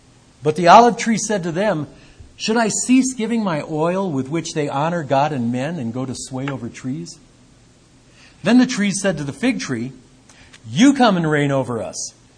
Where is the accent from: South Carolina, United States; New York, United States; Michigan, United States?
Michigan, United States; Because I was raised in Michigan, where trees like grow really enormous.